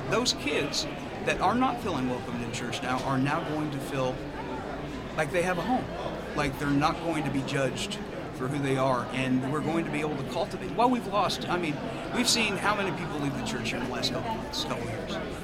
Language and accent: English; Linton, Indiana, United States; I'm from Linton, Indiana. The church that I am currently serving in is called Jasonville United Methodist Church. Funny thing is, it's only about a hop, skip, and a jump from Linton. So I'm sort of serving in the community that I grew up in.